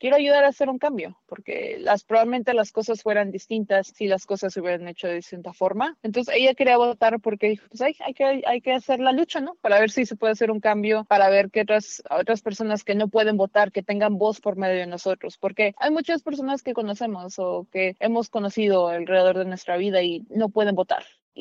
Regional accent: Mexico; now in United States; Es de México, somos de México, y nunca había votado en México.

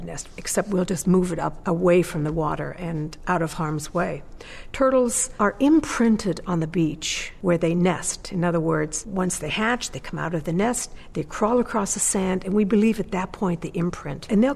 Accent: Germany; I grew up in Germany. I'm an only child.

